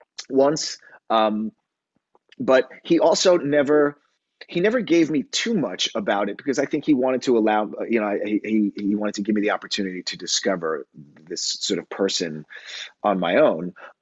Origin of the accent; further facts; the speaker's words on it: New York City, New York, United States; I grew up on Long Island and in New York City, and I played in rock bands